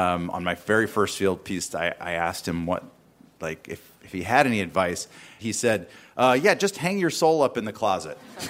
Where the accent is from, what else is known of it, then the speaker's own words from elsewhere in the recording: the South, United States; I grew up in the South. I'm sort of like in a very sort of appeasing mindset, or sort of. I was just culturally raised to make people feel comfortable.